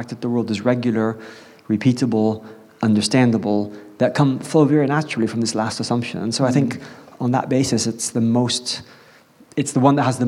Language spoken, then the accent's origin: English; Gabon; In Gabon, Central Africa. So, you know, growing up in Gabon, Central Africa